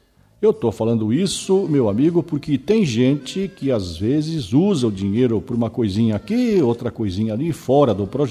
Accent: Campina Grande do Sul, Paraná, Brazil; Caboclo nascido e criado em Campina Grande do Sul.

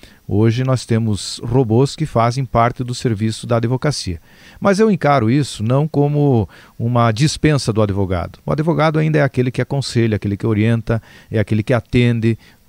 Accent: Brazil; passada a eleição, todos nós somos brasileiros e temos que nos unir para buscar dias melhores

